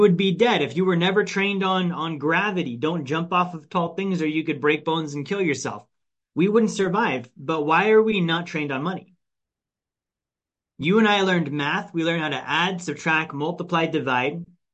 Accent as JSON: {"language": "English", "region": "Alaska", "country": "United States", "tie": "born or raised there", "said": "I grew up low income. Right, low income, low financial literacy. I grew up in Alaska."}